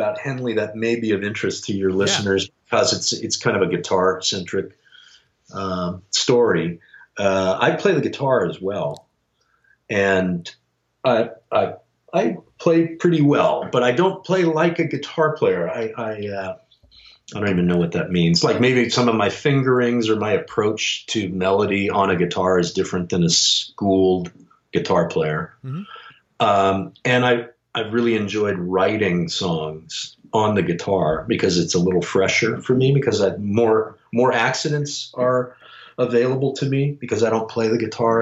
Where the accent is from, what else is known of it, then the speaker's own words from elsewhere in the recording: Los Angeles, California, United States; born there; now in Bay Area, United States; I was born in Los Angeles and was living there at the time. I live in the Bay Area now.